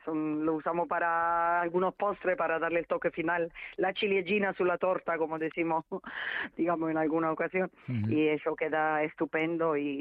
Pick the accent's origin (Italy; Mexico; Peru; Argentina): Italy; soy la clásica italiana.